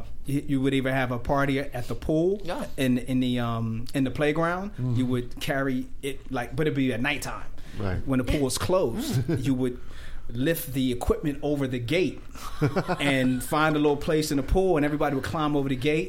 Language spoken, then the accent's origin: English; Philadelphia, Pennsylvania, United States; I grew up in South Philadelphia.